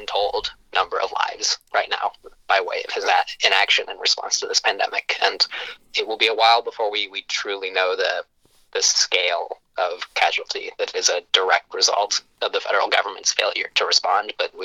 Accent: St. Louis, Missouri, United States; So I grew up in St. Louis, Missouri, and there was an incredible piece I read a couple weeks ago.

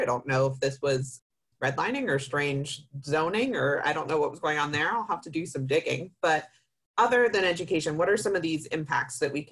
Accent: Mechanicsburg, Pennsylvania, United States; And I will say I grew up in Mechanicsburg, Pennsylvania, Harrisburg, Pennsylvania, which is the capital, definitely redlined.

